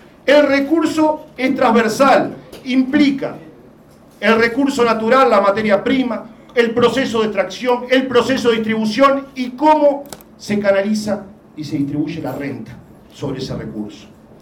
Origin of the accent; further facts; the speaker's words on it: Uruguay; quizá como pueblo uruguayo